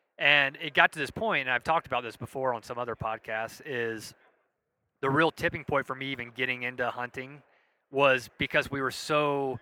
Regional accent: Southeast, United States; So I grew up in the Southeast. So I grew up around hunting

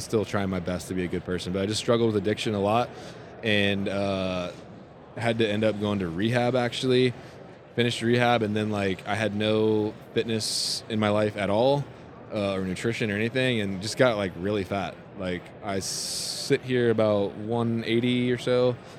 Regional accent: East Coast, United States; Yeah, I grew up on the East Coast hunting whitetails and waterfowl.

